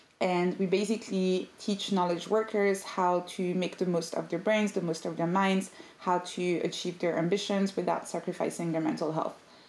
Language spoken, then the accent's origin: English; Paris, Île-de-France, France; now in London, United Kingdom; Yeah, I do live in London. I'm from Paris, though.